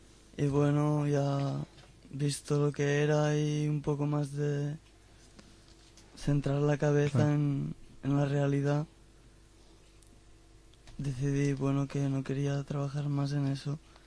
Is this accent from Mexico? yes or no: no; Lleida, Catalonia, Spain; vengo de Lérida